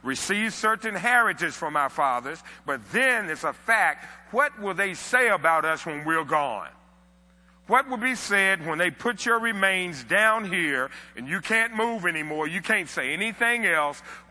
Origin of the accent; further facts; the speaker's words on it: United States; And I said, I'm from America.